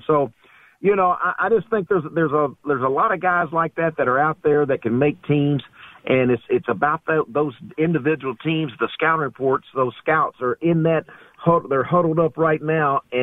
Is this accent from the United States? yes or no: yes; Little Rock, Arkansas, United States; I'm from Little Rock.